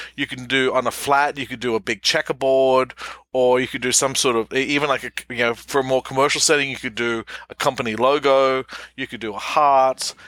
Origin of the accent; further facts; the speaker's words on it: Australia; moved away; I grew up in Australia.